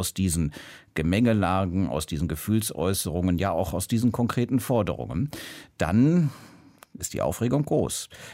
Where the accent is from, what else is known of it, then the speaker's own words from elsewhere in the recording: Cologne, North Rhine-Westphalia, Germany; Also ich komme beispielsweise aus Köln, von wo aus ich ja jetzt im Deutschlandfunk hier auch zugeschaltet bin, aus dem Studio in Köln.